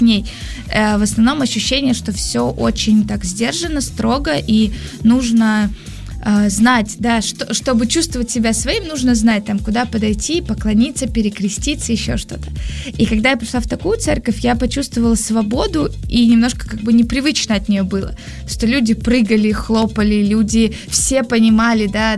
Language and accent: Russian; Bryansk, Bryansk Oblast, Russia; now in Moscow, Russia; я сама не из Москвы, из Брянска, и в церковь первый раз я пришла там.